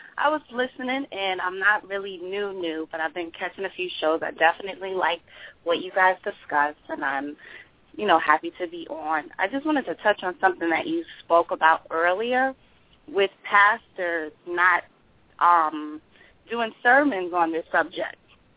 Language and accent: English; Long Island, New York, United States; I'm from New York, Long Island.